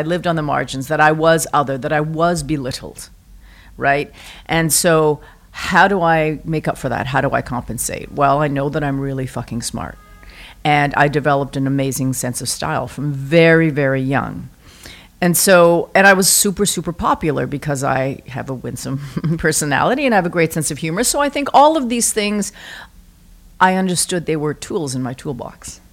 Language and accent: English; Vancouver, British Columbia, Canada; now in New York, United States; I am born and raised in Vancouver.